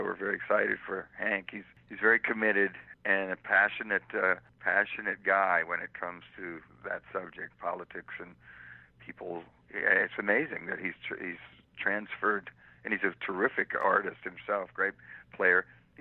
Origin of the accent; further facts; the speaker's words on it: England, United Kingdom; born there; Jerry and I have British mothers. I was born in England.